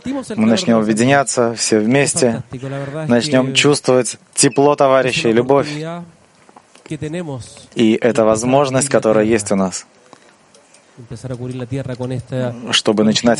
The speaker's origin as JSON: {"language": "Russian", "town": "Tandil", "region": "Buenos Aires Province", "country": "Argentina", "tie": "born or raised there", "said": "Мы с ним познакомились в моем родном городе Тандиль, это в Аргентине. И мы вместе росли."}